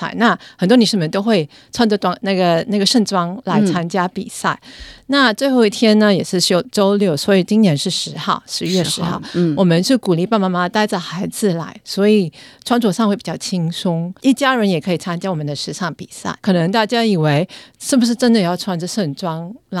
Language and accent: Chinese; Australia; 更是我们澳洲人跟我们外国旅客心目中墨尔本的文化遗产